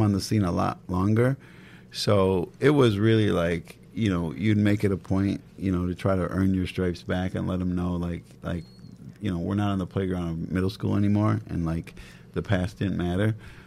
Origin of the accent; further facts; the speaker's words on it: St. Paul, Minnesota, United States; I'm from St. Paul, so all my friends, I say, go in the beer garden right side.